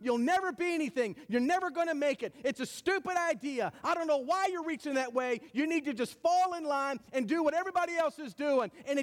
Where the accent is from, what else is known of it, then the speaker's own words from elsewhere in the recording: Cumberland, Virginia, United States; And I grew up in Cumberland, Virginia. You know, we have more cows than people, okay? I grew up in the country. I'm a country boy.